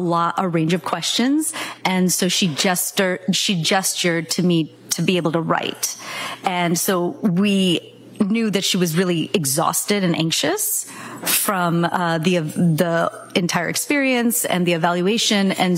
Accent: Massachusetts, United States; I grew up in the South Shore. I went to Dartmouth College, and then I went to medical school at UMass Chan Medical School.

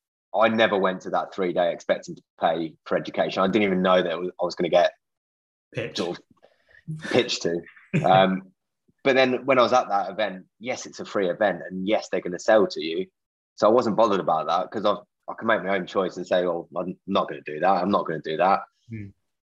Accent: England, United Kingdom; I think the UK actually, as English people or UK citizens, we really struggle with asking for advice.

